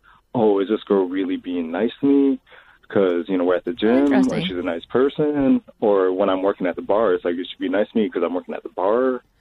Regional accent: Chicago, Illinois, United States; I'm from Chicago.

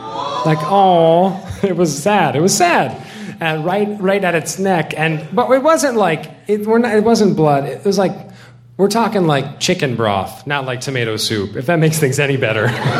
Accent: the South, United States; I'm from the South, so I've met this kind of person before

